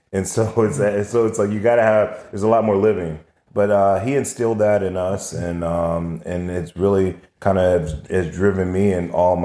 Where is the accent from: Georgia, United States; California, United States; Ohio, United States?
California, United States; Oakland; born there; I remember I was born in Oakland when he was playing for John Madden.